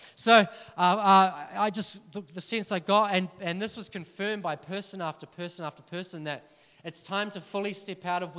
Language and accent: English; New Zealand; Now, I'm a Kiwi male.